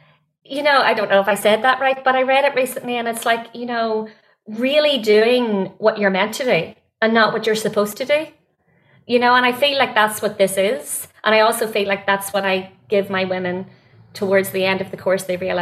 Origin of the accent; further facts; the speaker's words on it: Warrenpoint, Northern Ireland, United Kingdom; accent: Northern Irish; Warren Point. County Down. Yeah, yeah, in my Northern Irish accent.